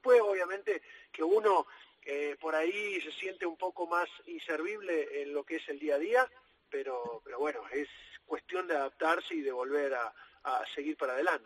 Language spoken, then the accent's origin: Spanish; Argentina; tranquilo, acá en mi país, disfrutándolo por ahora